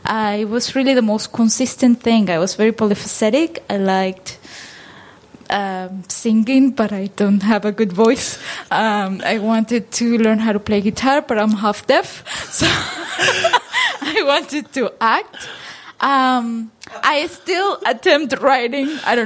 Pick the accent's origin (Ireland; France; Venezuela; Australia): Venezuela; Andes; now in United States; I came in 2007, and I have been in the States for 12 years now. And I came originally because I come from the Andes in Venezuela.